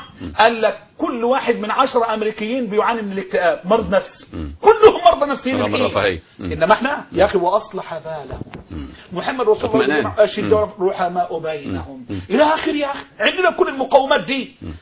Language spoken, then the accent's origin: Arabic; Egypt; أنا مصري وأنت سعودي.